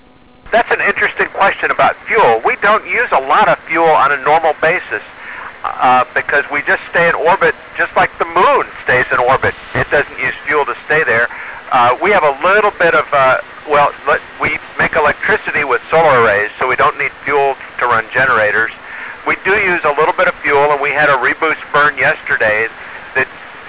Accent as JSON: {"language": "English", "region": "Texas", "country": "United States", "tie": "born or raised there", "also_born_or_lived": "Rocky Mountains, United States", "said": "I grew up on the Gulf Coast of Texas, and I love the stars, but there was always a difference in the way."}